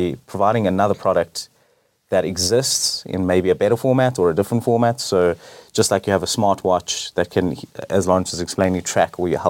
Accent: South Africa; and we're from South Africa and we're passionate about doing, you know, things in our own country.

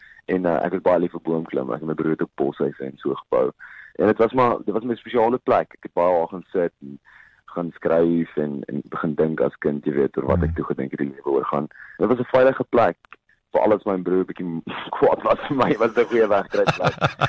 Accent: Dispatch, Eastern Cape, South Africa; moved away; meer vertel van Dispatch en waar ek vandaan kom en tot op die punt wat ek Kaap toe getrek

